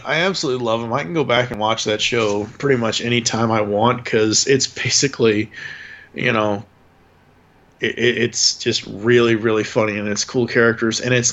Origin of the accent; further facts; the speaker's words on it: Massachusetts, United States; Growing up in Massachusetts, and it's not just because it's a Massachusetts thing, but it kind of is.